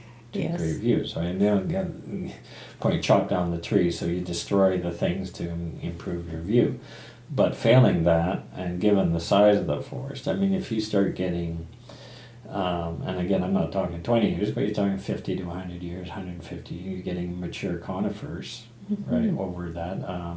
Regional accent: Vancouver, British Columbia, Canada; I was born in Vancouver

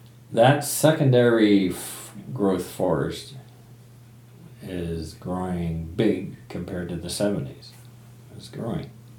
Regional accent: Vancouver, British Columbia, Canada; I was born in Vancouver

